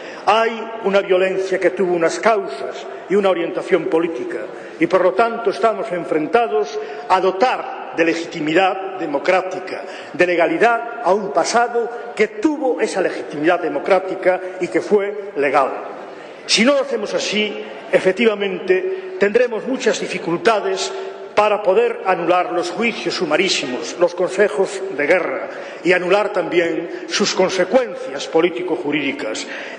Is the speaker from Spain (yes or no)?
yes; Galicia, Spain; Pero, señorías, yo como gallego, mis antepasados, mis abuelos, no fueron, la mayoría de ellos, a una guerra.